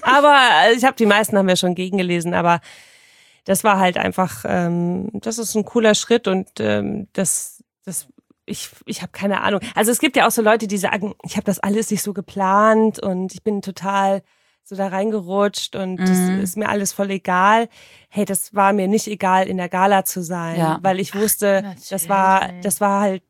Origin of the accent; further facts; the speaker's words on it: Hamburg, Germany; Wir kommen auch aus Hamburg.